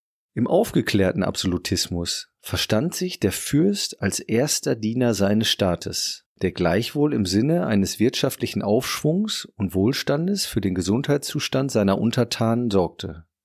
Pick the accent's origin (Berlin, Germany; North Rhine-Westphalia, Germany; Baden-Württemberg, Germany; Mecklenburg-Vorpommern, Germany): North Rhine-Westphalia, Germany; Münster; dass der den Krieg beendende Westfälische Friede in meiner Heimatstadt Münster geschlossen wurde